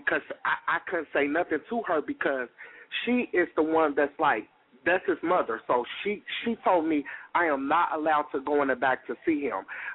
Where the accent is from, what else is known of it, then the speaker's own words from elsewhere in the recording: Ohio, United States; I'm from Ohio.